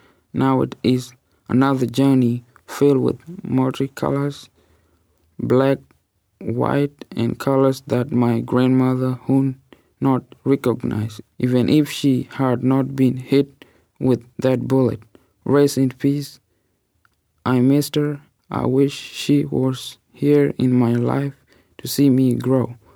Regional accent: Sudan; I'm from Sudan, and I'm going to read the poem My Life.

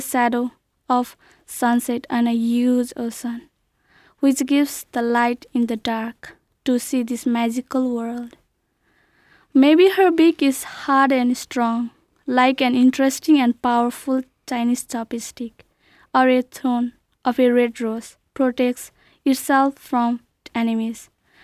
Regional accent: Nepal; and I am from Nepal.

